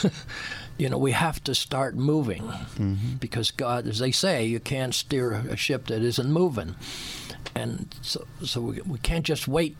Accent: Portland, Oregon, United States; also born or lived in Alaska; Well, I was originally from Alaska, because my dad went up there during the Depression to find work. But as soon as work opened up, which was in 1944, we moved to Portland, where both my parents were born.

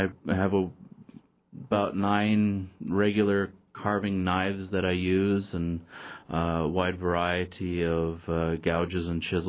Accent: Metlakatla, Alaska, United States; I'm from Metlakatla, which is just south of Ketchikan, and I grew up there, went to school, studied Tsimshian art under Jack Hudson, who's a master carver there.

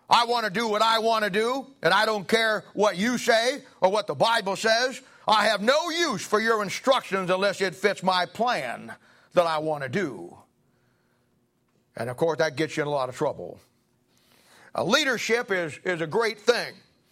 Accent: United States; No man in Japan's going to write those down for me. I'm an American.

